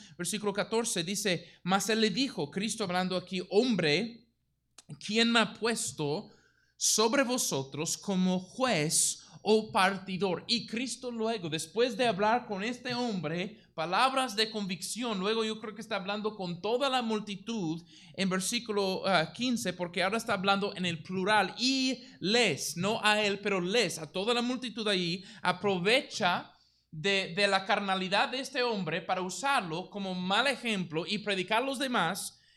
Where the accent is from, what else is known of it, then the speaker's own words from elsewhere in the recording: United States; yo, como especialmente norteamericano, que mi ministerio está basado aquí en este país